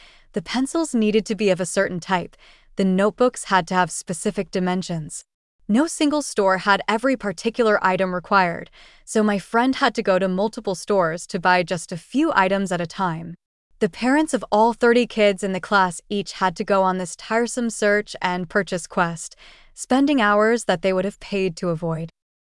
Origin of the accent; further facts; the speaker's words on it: North Carolina, United States; In North Carolina, my home state